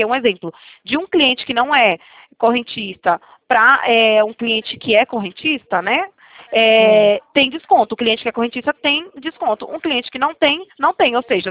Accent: Itatiba, São Paulo, Brazil; Eu sou de Itatiba, interior de São Paulo.

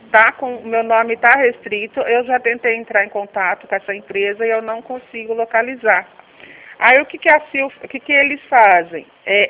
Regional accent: Limeira, São Paulo, Brazil; eu sou de Limeira

